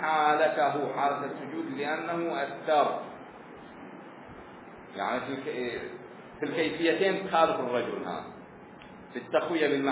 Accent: Bahrain; تورك المتعارف عندنا في البحرين

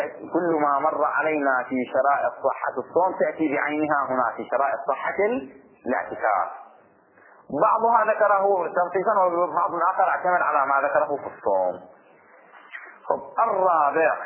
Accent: Bahrain; خب مثل الآن عندنا في البحرين

